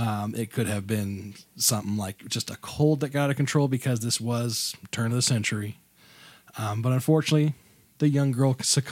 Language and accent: English; Midwest, United States; I am a dude from the Midwest who is about to pronounce Japanese names.